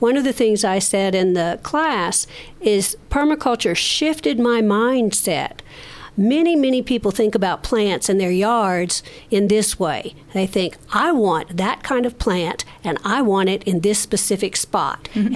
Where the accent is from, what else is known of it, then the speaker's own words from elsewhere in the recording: Deep South, United States; I never ate Swiss chard. I grew up in the Deep South. I knew what turnip greens and mustard greens were.